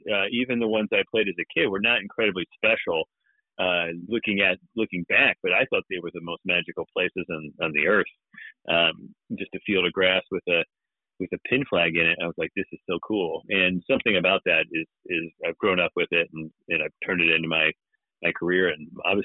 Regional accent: Indiana, United States; Originally, I was born in Indiana. So I grew up as an Indiana kid

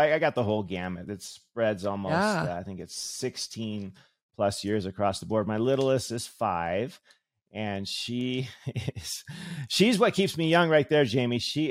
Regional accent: California, United States; now in Hawaii, United States; So I grew up in California, and somehow, some way, I started surfing at a young age

